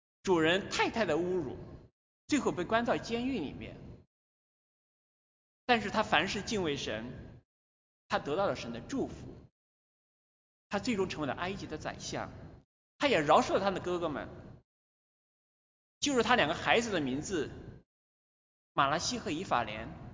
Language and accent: Chinese; Hunan, China; 我老家是湖南一个很偏远的农村，我父母是成分不好的那一类。那时候成分不好，就是说我的爷爷或者是外公属于地主或财主之类。